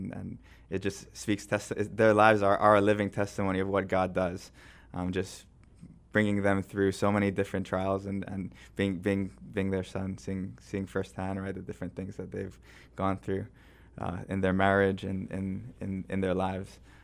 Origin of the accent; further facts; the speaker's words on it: Kaneohe, Hawaii, United States; So I grew up in the valley of Kaneohe, and when I was around 13 years old, I moved to the city, to Aleva Heights